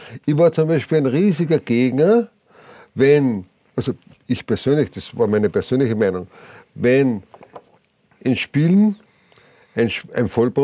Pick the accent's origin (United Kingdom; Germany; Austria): Austria; bei uns in Österreich